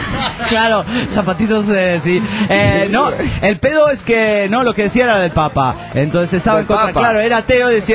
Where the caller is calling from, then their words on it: Managua, Nicaragua; de Managua, Nicaragua.